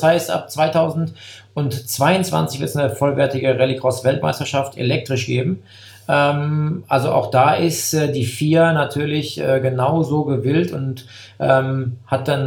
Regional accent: Rhineland-Palatinate, Germany; Ja, also ist ja auch meine Heimat, in Anführungszeichen. Ich komme ja aus der Gegend von Koblenz. Bin jetzt kein Eifler Jung, aber da bin ich groß geworden

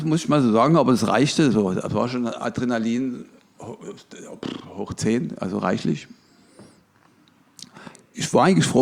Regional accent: Dresden, Saxony, Germany; Ich bin ein echter Dresdner, ja, ja.

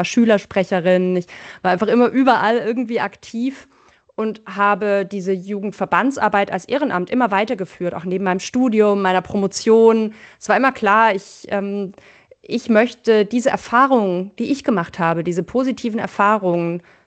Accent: Baden-Württemberg, Germany; ich komme aus einem kleinen Ort im Schwarzwald

